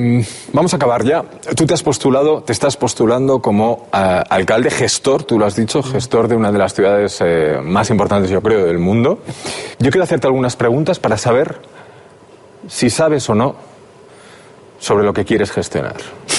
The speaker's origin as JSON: {"language": "Spanish", "country": "Spain", "said": "yo soy española de donde vaya"}